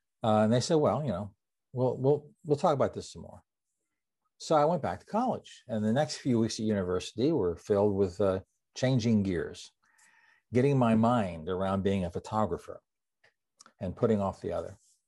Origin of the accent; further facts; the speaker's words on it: Annapolis, Maryland, United States; I grew up in Annapolis, just on Weems Creek as a teenager.